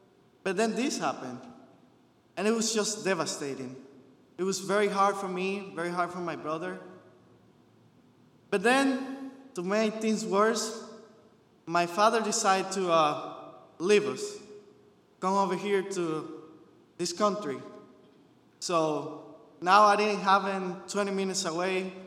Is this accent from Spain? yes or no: no; Puerto Rico; I was born in Puerto Rico and raised in Puerto Rico, I always knew church. I always knew God. I always knew places like these. Always being active in church all my life.